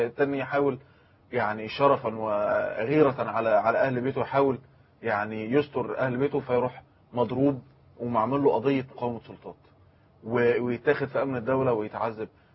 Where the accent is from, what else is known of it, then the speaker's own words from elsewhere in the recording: Alexandria, Alexandria Governorate, Egypt; وأنا أسعد يعني أن أنا أكون سيناوي النسبة. نعم. لكن أنا اسكندراني اسما وأصلا يعني.